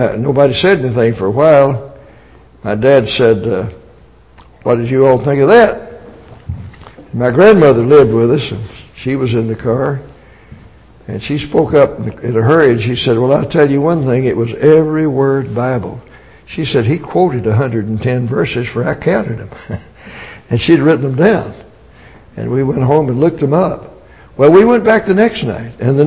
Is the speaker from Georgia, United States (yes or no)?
no; Virginia, United States; I remember how it began in the community where I grew up in Virginia. My folks were members of the Christian Church, and we attended that until I was 11 years old.